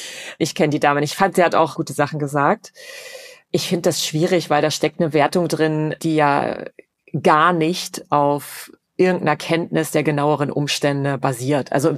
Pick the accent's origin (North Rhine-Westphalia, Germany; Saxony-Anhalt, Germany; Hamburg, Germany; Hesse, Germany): Saxony-Anhalt, Germany; Dessau; in der in Dessau, Sachsen-Anhalt, wo ich herkomme, es sehr, sehr wenig Chancen gab, sich irgendwie gut weiterzuentwickeln.